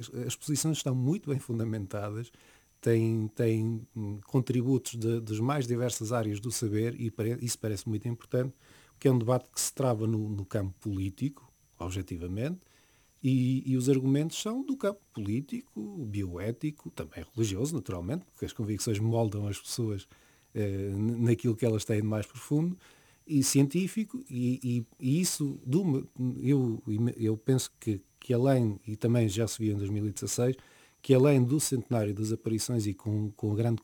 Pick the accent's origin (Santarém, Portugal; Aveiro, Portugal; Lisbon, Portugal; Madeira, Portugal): Madeira, Portugal; até porque sou madeirense